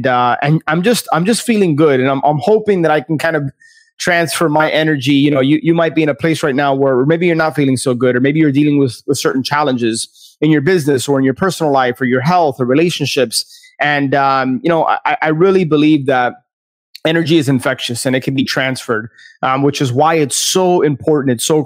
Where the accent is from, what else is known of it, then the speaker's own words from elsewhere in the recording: West Palm Beach, Florida, United States; I am from West Palm Beach.